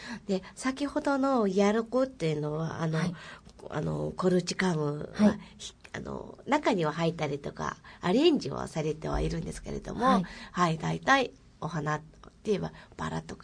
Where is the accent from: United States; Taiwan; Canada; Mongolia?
Mongolia; Japanese is a second language; now in Japan; いや私たちモンゴル人には雨っていうそういう考え方がないっていうか